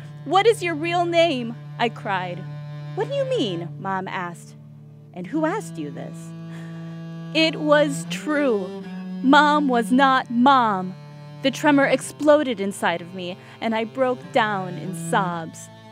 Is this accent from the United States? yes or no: yes; Wisconsin, United States; I grew up in Wisconsin, surrounded by land, and have never seen coral in my life.